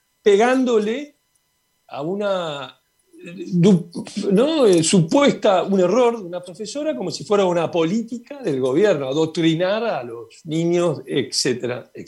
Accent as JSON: {"language": "Spanish", "country": "Uruguay", "said": "como uruguayo lo digo"}